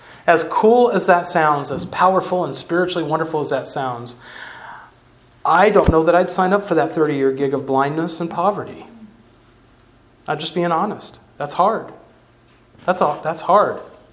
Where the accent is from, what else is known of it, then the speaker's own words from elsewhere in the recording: United States; I'm an American. I like to live in my liberties and freedom